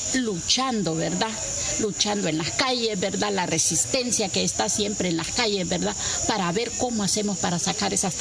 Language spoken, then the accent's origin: Spanish; Tegucigalpa, Francisco Morazán, Honduras; ¿verdad? Vengo de Tegucigalpa, Honduras